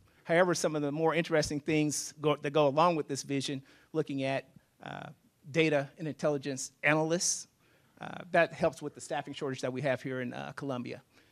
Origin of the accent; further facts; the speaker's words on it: Kansas City, United States; I grew up in Kansas City.